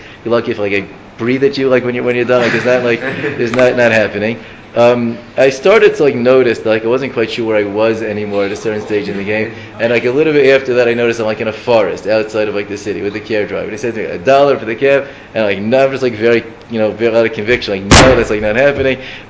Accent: United States; the driver sensed that it wasn't so hard to tell as an American, because I didn't really claim my Russian was like pretty bad

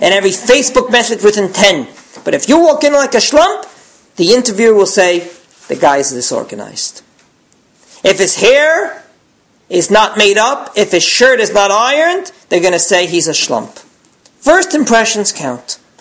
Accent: New York, United States; Anyway, now you can see I come from New York. I'm very aggressive.

